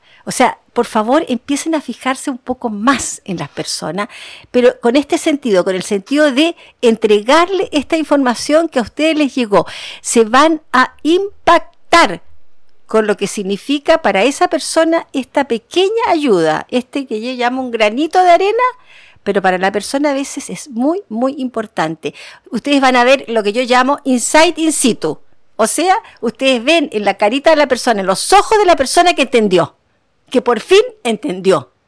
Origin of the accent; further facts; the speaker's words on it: Chile; Somos los chilenos muy creativos y muy innovadores.